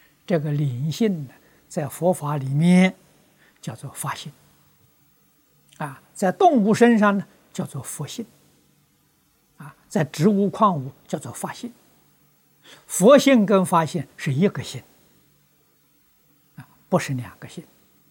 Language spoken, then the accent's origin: Chinese; Fujian, China; 我小时候在福建念书